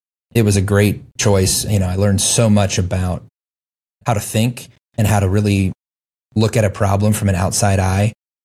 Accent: Ohio, United States; also born or lived in Alaska; Yes, I grew up, I was born in Alaska and then grew up in Ohio. So pretty typical childhood.

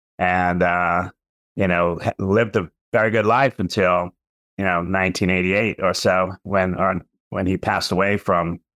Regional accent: Worcester, Massachusetts, United States; was active in Worcester, Massachusetts, which is my hometown.

